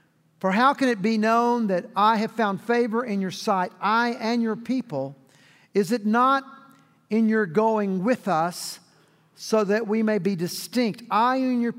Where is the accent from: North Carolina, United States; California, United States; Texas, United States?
Texas, United States; Houston; born there; I love Texas. I was born in Houston, Texas. My family is there, three generations deep.